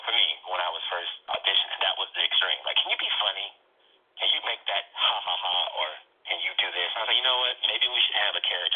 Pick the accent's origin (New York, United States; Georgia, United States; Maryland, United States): Georgia, United States; I'm from Georgia originally, right?